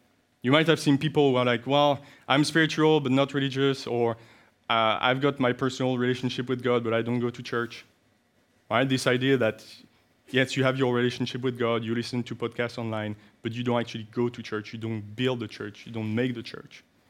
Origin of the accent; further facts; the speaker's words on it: France; I come from Western Europe. I come from France.